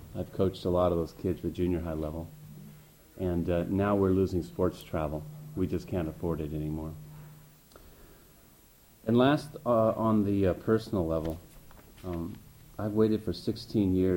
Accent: Kodiak, Alaska, United States; I'm from Kodiak, and I'm a teacher.

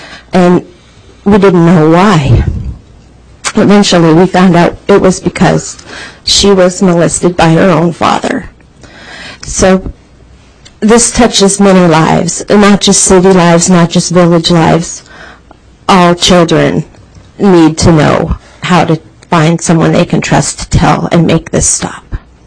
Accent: Fairbanks, Alaska, United States; I am from Fairbanks.

